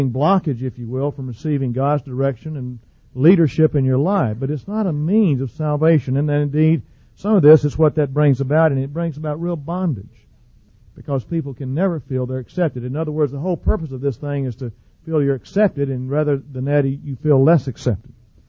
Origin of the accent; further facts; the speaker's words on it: the South, United States; I was raised in the South in a Southern Baptist setting.